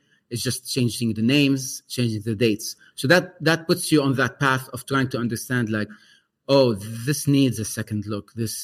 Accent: Lebanon; I am from the land. I'm from Lebanon. I'm Arabic. I'm also Christian Catholic by birth.

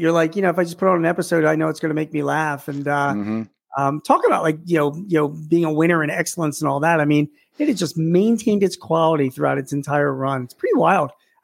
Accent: Philadelphia, Pennsylvania, United States; I'm a big Phillies fan because I'm from Philadelphia, and lots of Philly stories to tell you.

